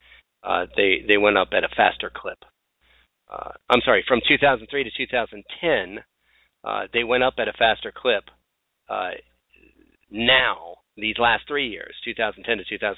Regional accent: Florida, United States; Here in Florida, my home state, premiums slowed, deductibles soared, and premium contribution also soared.

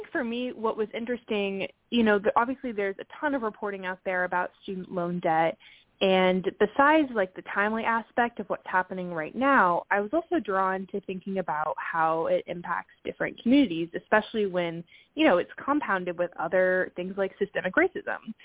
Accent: Raleigh, North Carolina, United States; kind of growing up here, learning about issues in my community. I'm from the Raleigh area, got me interested in coming back here after college

